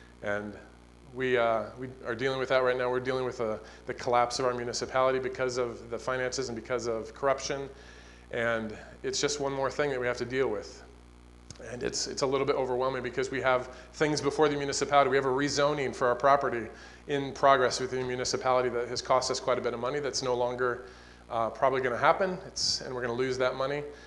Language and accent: English; Iowa, United States; now in South Africa; we are from South Africa, or we're from Iowa, from this church. We grew up here, and we've been in South Africa for 12 years.